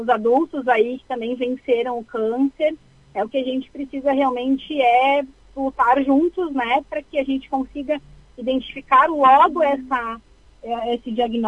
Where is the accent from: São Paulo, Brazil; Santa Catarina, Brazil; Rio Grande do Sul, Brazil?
Rio Grande do Sul, Brazil; Caxias do Sul; Nós somos de Caxias, a região de referência para o transplante seria Porto Alegre.